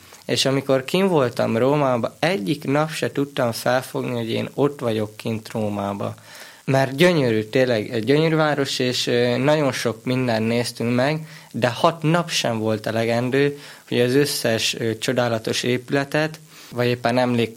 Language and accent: Hungarian; Celldömölk, Vas, Hungary; born there; 16 éves, Celldömölkön születtem, alsósági lakos vagyok, és jelenleg Szombathelyen tanulok.